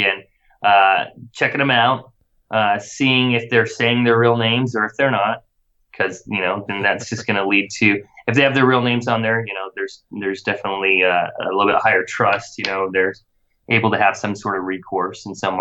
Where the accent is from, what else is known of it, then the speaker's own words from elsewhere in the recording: Idaho, United States; I'm from Idaho. I say potato, plus skinning cats is really sick.